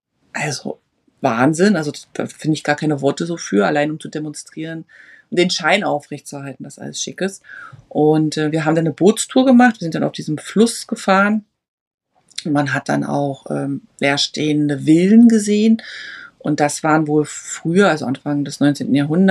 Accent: Germany; ich komme ja aus der DDR. Ich bin ja in der DDR geboren. Und war zur Wende 11 Jahre alt.

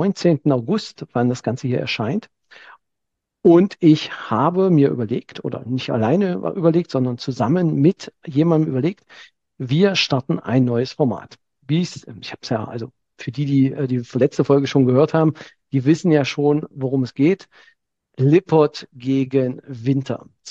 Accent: East Germany, Germany; born there; Ich komme ja gebürtig auch aus dem Osten der Republik.

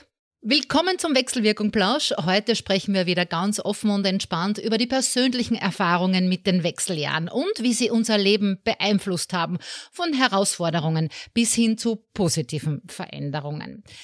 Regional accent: Styria, Austria; bei uns in Österreich, in der herrlichen Steiermark

